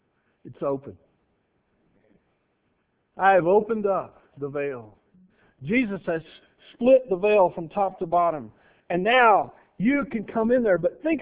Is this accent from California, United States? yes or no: no; Texas, United States; I grew up in North Central Texas. We had them often. And there were a couple of times when they literally came through our farm and we were down in the storm cellar